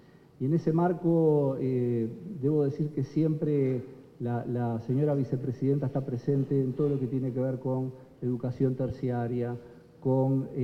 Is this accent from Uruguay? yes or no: yes; Uruguay; Realmente como uruguayo agradecemos fundamentalmente la concesión de esta sala tan emblemática, dentro de este edificio que es de todas y todos los uruguayos